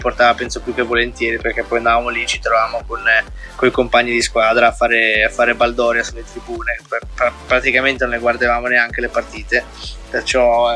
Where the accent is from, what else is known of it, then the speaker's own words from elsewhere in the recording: Ticino, Switzerland; È ovvio che come ticinese c'è quell'emozione in più